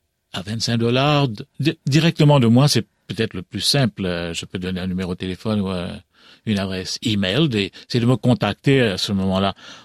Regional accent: Mauritius; now in England; à Maurice d'abord, donc je prenais part à

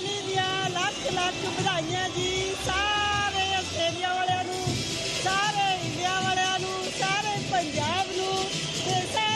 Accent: Punjab, India; moved away; ਮੈਂ ਪੰਜਾਬ ਤੋਂ ਬਿਲੋਂਗ ਕਰਦੀ ਹਾਂ, ਇੰਡੀਆ ਤੋਂ।

